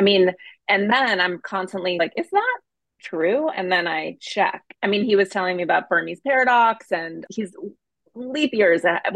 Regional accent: Montana, United States; I grew up in Montana and similarly like out in the woods, and we had a lot of books

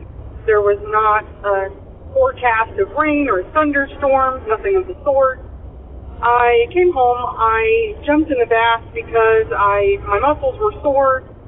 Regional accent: Illinois, United States; I am from Illinois.

